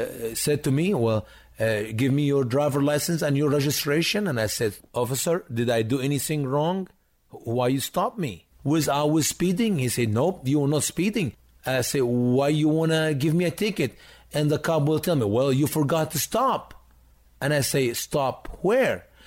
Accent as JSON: {"language": "English", "region": "Florida", "country": "United States", "said": "I am traveling all the way from my home state, Florida, in your state"}